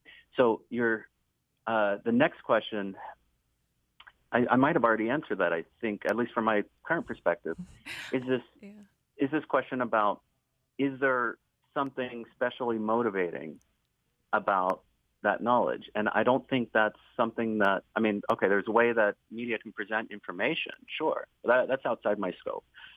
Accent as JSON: {"language": "English", "region": "Tennessee", "country": "United States", "tie": "born or raised there", "said": "Even the hometown I grew up in Tennessee, had a copycat threat."}